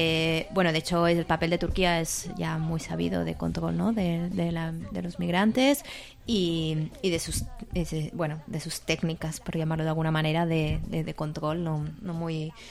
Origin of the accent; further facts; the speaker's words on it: Kurdistan Region, Iraq; yo que precisamente vengo del Kurdistán iraquí, aprovecho para comentar